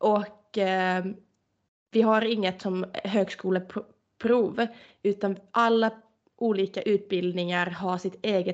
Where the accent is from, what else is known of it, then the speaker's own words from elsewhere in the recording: Turku, Southwest Finland, Finland; now in Sweden; Så jag satsade verkligen allt för att komma in i Finland, i min hemstad Åbo